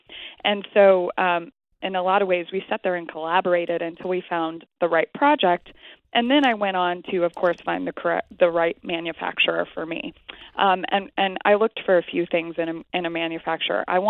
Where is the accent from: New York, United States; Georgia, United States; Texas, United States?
Texas, United States; I'm from Texas originally, so the energy business was kind of always in the back of my mind